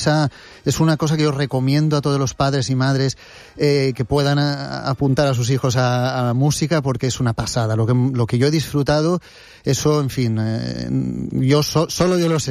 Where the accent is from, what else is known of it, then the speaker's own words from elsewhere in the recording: Cocentaina, Valencian Community, Spain; mi pueblo donde nací es Cocentaina, y me he criado en el ambiente de la banda de música.